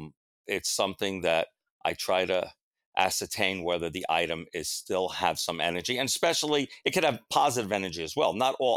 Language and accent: English; Brooklyn, New York, United States; So it really stems from having a Roman Catholic background. I'm from Brooklyn. I'm Italian.